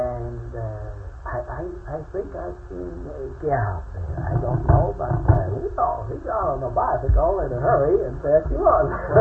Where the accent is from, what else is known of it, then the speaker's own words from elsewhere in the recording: Eschwege, Hesse, Germany; we went through Eschwege, which is my hometown.